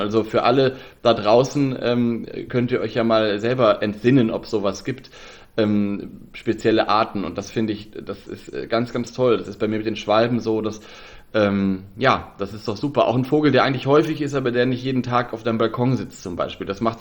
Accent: Lower Saxony, Germany; Weil ich komme ja aus Nordwest, Niedersachsen, Nordwestdeutschland

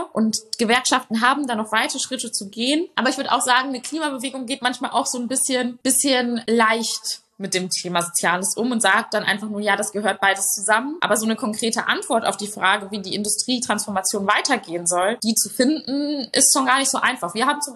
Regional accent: North Rhine-Westphalia, Germany; Also ich komme halt auch aus dem Ruhrgebiet.

